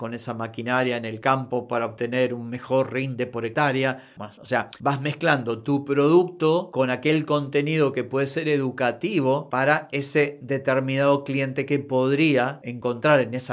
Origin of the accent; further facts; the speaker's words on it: Buenos Aires, Argentina; soy de Buenos Aires, Argentina